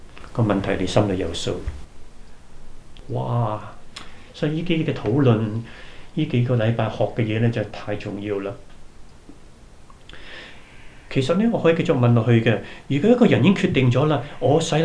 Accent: China; 我們唐人，我們中國人當中很多以往都是拜祖先啊、拜菩薩啊、拜偶像的。

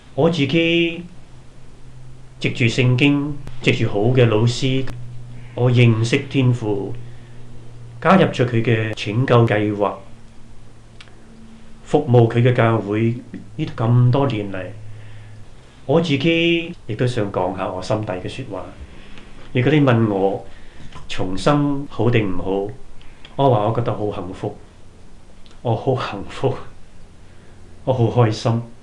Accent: China; 我們唐人，我們中國人當中很多以往都是拜祖先啊、拜菩薩啊、拜偶像的。

